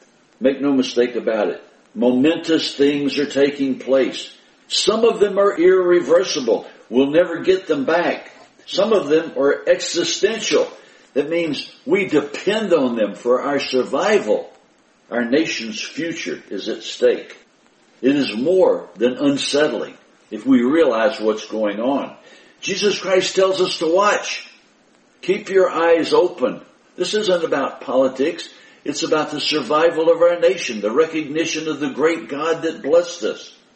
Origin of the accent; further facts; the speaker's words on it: United States; As I look at America today, you and I, we grew up in America.